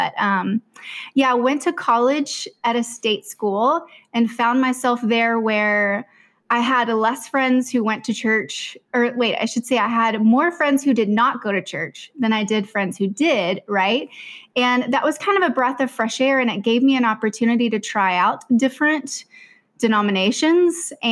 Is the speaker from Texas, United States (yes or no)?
yes; Texas, United States; also born or lived in Tennessee; I'm originally from Tennessee, but I grew up in Texas mostly. And I went to UT Austin.